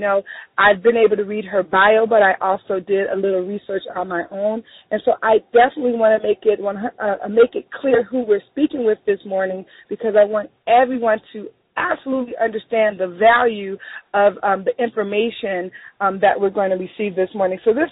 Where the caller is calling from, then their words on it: Miami, Florida, United States; I'm calling in from Miami, Florida